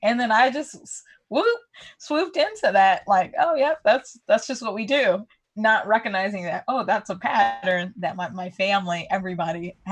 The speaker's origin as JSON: {"language": "English", "region": "California", "country": "United States", "tie": "born or raised there", "said": "I grew up in California too."}